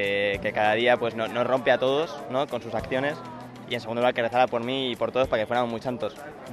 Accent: Barcelona, Catalonia, Spain; y vengo de Barcelona.

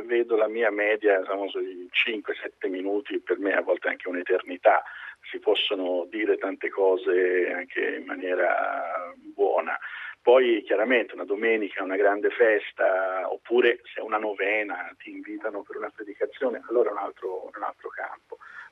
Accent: Florence, Tuscany, Italy; o si direbbe a Firenze, ma figurati il pischero, in radio, tanto siamo fiorentini.

